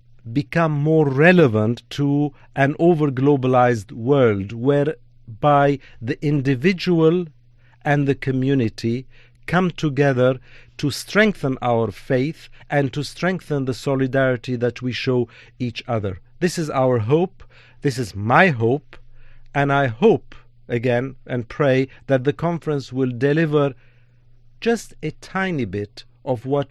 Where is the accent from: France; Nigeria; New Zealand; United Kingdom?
France; I grew up in France and studied in France with some Jesuitical background as well.